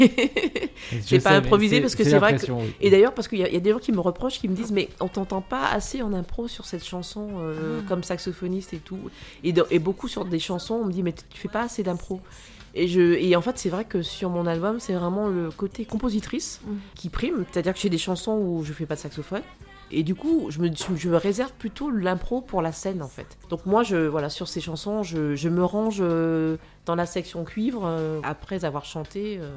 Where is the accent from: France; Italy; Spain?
France; French Antilles; Parce que bon, je suis des Antilles, donc il faut imaginer le bassin, donc c'est l'Amérique, c'est la Caraïbe.